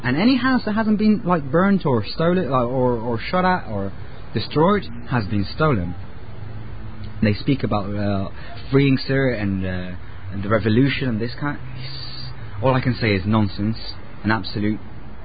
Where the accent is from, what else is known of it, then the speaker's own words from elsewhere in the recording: Surat, Libya; also born or lived in England; I was brought up in Surat. I was born in Surat, but I lived here in England for most of my life. I only came back to Surat just to study in 2004.